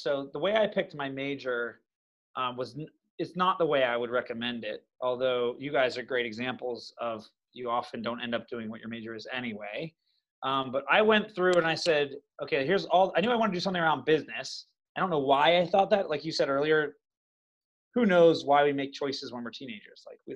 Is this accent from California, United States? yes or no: no; Pittsburgh, Pennsylvania, United States; I'm from Pittsburgh, so like, I'm a big Lynn Swann fan.